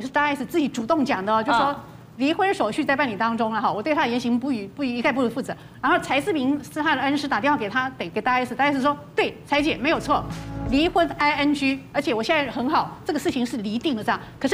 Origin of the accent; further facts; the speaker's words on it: Taiwan; 其实都会影响到对我们台湾人的观感